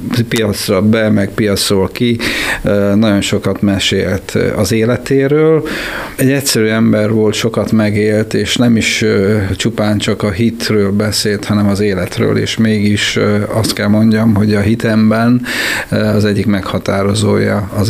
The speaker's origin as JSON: {"language": "Hungarian", "town": "Kiskunhalas", "region": "Bács-Kiskun", "country": "Hungary", "tie": "born or raised there", "said": "Apai részről gyerekkoromat Kiskunhalas környékén tanyán töltöttem, ott laktunk. Aztán, mikor iskolába kerültem, akkor költöztünk be Halasra."}